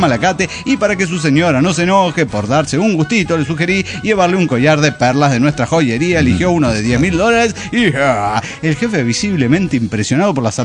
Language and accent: Spanish; Arica, Arica y Parinacota, Chile; Soy el pomo de Arica, Chile.